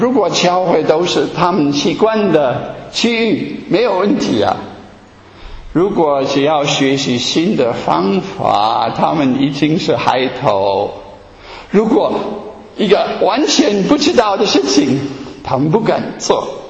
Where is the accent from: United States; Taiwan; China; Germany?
Germany; Chinese is a second language; 那么多人，我们德国人